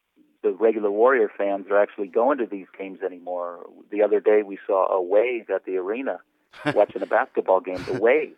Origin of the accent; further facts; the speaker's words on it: California, United States; I grew up in the Bay Area, and I remember as a kid going out the Candlestick and sneaking into the games on a consistent bases